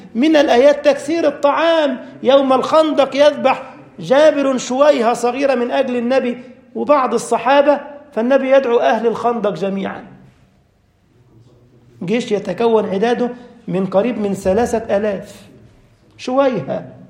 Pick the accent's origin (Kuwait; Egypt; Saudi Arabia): Egypt; أنا أعرف قصة عندنا في مصر يحفظ القرآن عن ظهر قلب